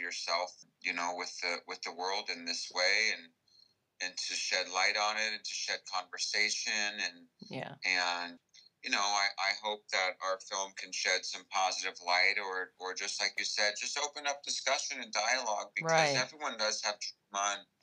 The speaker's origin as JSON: {"language": "English", "country": "United States", "said": "one of the biggest things I learned about Americanism and being an American is I was raised with so much of this unspoken, you can't just go somewhere"}